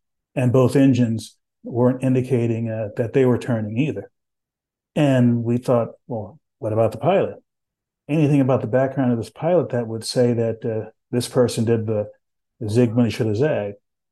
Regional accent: San Antonio, Texas, United States; When I was growing up in Texas, I grew up in San Antonio, and Fort Sam Houston was about 2 or 3 miles from where I live.

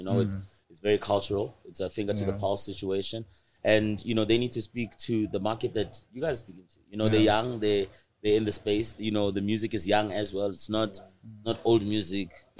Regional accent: Atteridgeville, Gauteng, South Africa; I grew up in Attridgeville in Pretoria.

